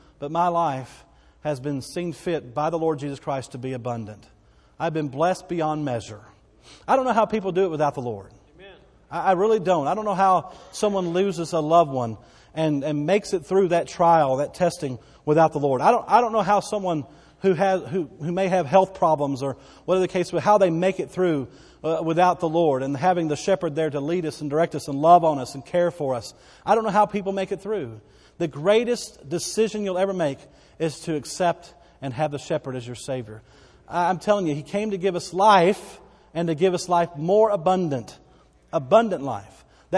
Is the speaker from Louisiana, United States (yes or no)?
no; Bowie, Texas, United States; born there